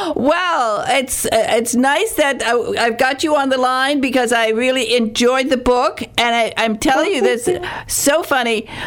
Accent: Michigan, United States; I'm a girl from Michigan

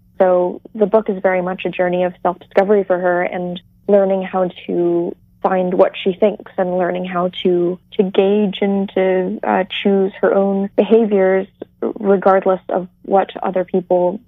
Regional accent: North Carolina, United States; I was down in my hometown in North Carolina doing a series of school visits

